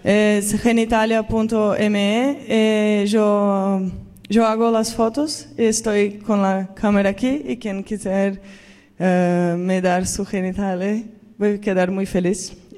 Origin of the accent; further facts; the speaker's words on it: Brazil; Spanish is a second language; en portugués, porque soy de Brasil